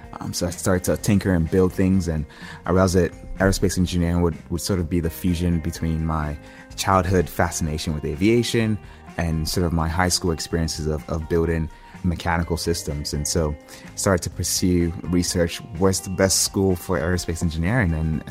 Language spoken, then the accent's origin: English; Accra, Greater Accra, Ghana; So I was born in Ghana, in Accra, the capital, and grew up in a middle-class family with one sort of weird quirk.